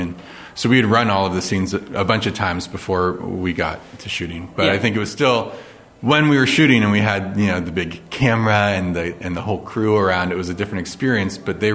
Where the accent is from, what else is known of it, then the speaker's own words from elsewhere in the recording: California, United States; I grew up in Silicon Valley.